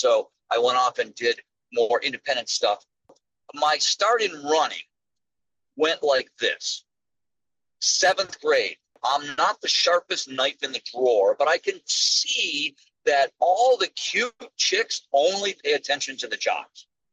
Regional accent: Michigan, United States; So I grew up in Michigan, suburban Detroit, had a great, you know, middle class upbringing.

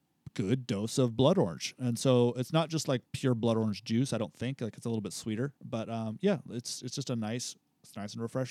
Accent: San Luis Obispo, California, United States; because I grew up in the San Luis Obispo area

